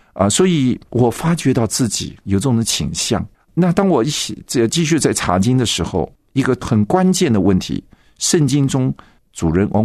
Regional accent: Shanghai, China; 因为我是生在上海在上海那个时代不太可能对宗教信仰有任何的了解可是呢也蛮特殊的就是我记得那个时候，因为我单独住在上海，我父母亲已经去了香港

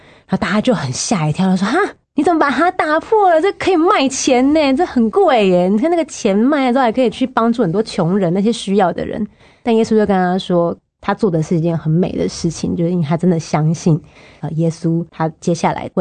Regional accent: southern Taiwan, Taiwan; 那因为我本身是南部人啦

